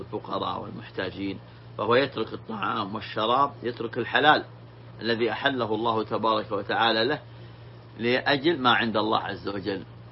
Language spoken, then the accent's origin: Arabic; Saudi Arabia; نحن ولله الحمد في بلادنا المملكة العربية السعودية